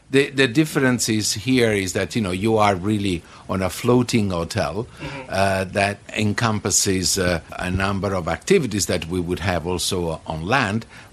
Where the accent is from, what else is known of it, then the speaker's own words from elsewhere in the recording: Naples, Campania, Italy; Well, I'm from Naples in Italy, and I am a hotel director.